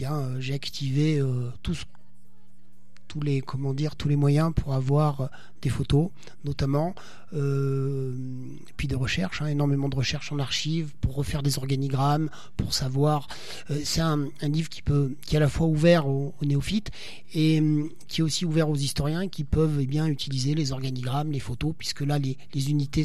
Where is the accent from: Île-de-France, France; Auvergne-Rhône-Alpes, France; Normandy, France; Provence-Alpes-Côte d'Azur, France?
Auvergne-Rhône-Alpes, France; Alors quand on est auvergnat, évidemment, quand on connaît bien sa région